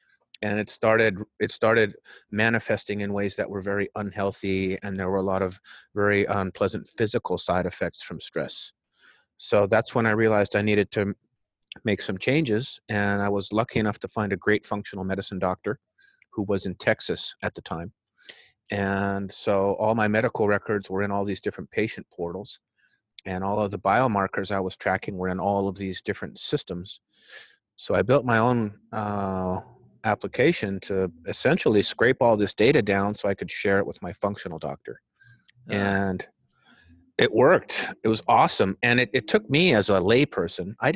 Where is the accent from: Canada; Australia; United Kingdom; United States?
Canada; Winnipeg, Manitoba; Actually, I was born on the Canadian tundra. I'm actually from Winnipeg, Canada. Okay. So I spent 25 humbling winters in Winnipeg, Canada, and really just kind of grew up in a small town in the equivalent of what you would call the Midwest of Canada.